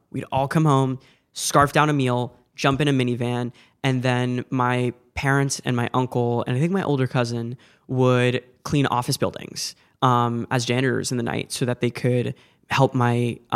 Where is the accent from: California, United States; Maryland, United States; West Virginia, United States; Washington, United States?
Washington, United States; Seattle; But when I was growing up in Seattle, I also was under the state